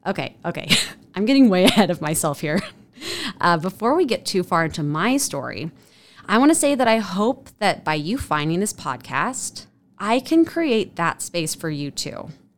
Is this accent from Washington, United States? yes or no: yes; Spokane, Washington, United States; born there; I was born in Spokane, Washington.